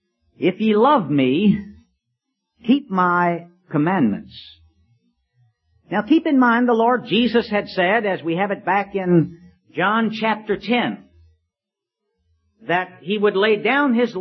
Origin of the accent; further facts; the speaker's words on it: Richmond, Virginia, United States; this Grace Chapel in Richmond, Virginia, my hometown.